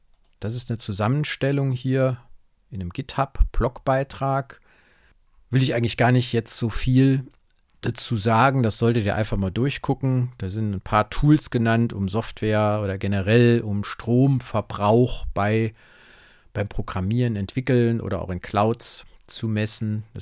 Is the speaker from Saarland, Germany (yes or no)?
yes; Saarland, Germany; Ich bin ja Saarländer